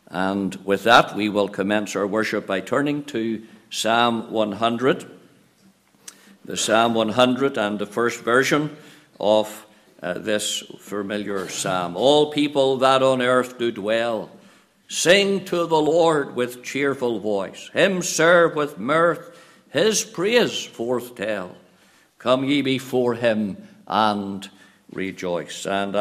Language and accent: English; Northern Ireland, United Kingdom; And, of course, County Tyrone's the best county in Ulster anyway, but then I'm biased coming from Tyrone myself.